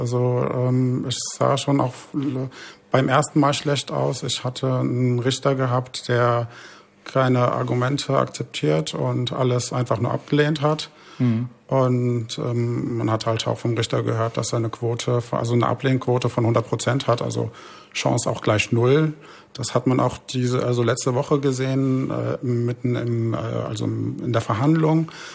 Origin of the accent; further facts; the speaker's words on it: Algeria; now in Germany; Das hat man schon in meiner Heimat gemacht